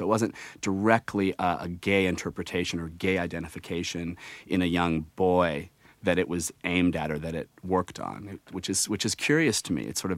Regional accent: United States; It's a really English thing that I think as an American I was doubly curious about sort of trying to understand.

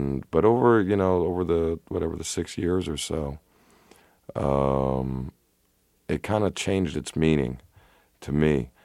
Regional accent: Downey, California, United States; Well, it's based on a true story that took place in my hometown of Downey, California.

